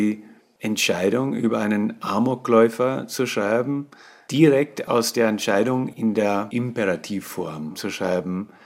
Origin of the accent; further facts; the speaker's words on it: United States; Mein Vater ist Amerikaner, aber meine Mutter ist Österreicherin. Das heißt, ich bin in den Vereinigten Staaten aufgewachsen, aber bei mir zu Hause hat man Deutsch gesprochen. Dadurch bin ich wirklich zweisprachig aufgewachsen.